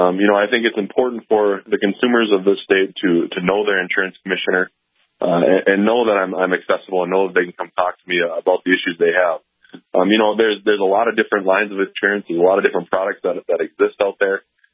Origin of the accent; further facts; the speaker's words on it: Grand Forks, North Dakota, United States; also born or lived in Bismarck; I'm a lifelong North Dakotan. I was born out in Bismarck and kind of raised here in Grand Forks. That's where I'm at today. My parents moved out here when I was five, so I grew up here